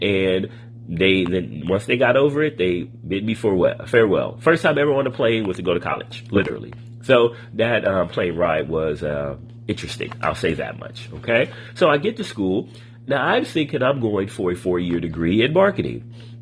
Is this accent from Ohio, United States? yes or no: no; Long Beach, California, United States; I'm from California, born and raised, Long Beach, California, okay?